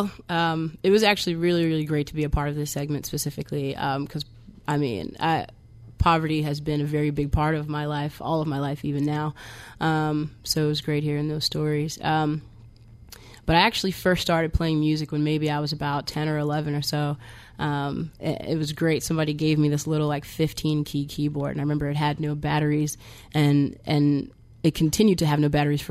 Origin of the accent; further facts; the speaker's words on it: New York, United States; now in Virginia, United States; Yeah, it was quite the transition because I was raised in New York, and my family, my mother specifically, we moved down to Virginia to be closer to my grandparents in a very, very small rural town that was not very accepting.